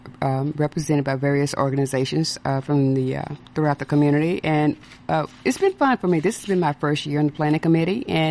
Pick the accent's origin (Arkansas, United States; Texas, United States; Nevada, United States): Arkansas, United States; Little Rock; I grew up in the suburb of Little Rock, Arkansas, about 10 miles in rural county.